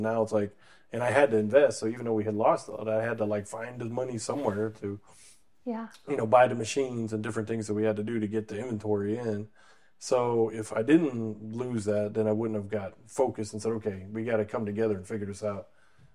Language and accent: English; North Carolina, United States; And then she wanted to get to America, so I got adopted, and then came to America. I grew up in North Carolina.